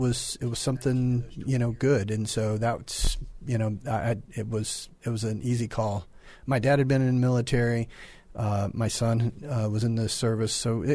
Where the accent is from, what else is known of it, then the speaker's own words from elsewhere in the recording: North Carolina, United States; also born or lived in Virginia / Missouri; So, yeah, we grew up in North Carolina, then Southwest Virginia. Very, very, very, very, very, very, very, not enough berries, rural. And then in Southwest Missouri.